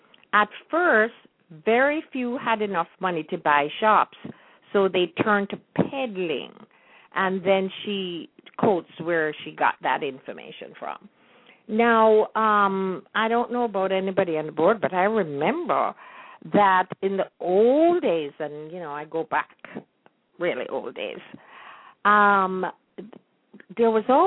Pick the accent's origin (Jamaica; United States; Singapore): Jamaica; when I was growing up in Jamaica